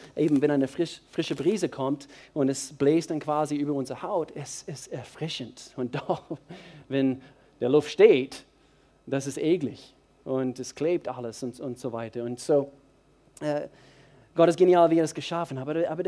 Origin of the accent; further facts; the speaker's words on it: Georgia, United States; German is a second language; now in Germany; Und da wo ich herkomme, aus den Südstaaten, aus Bundesstaat Georgia, Dort bin ich zum Teil aufgewachsen.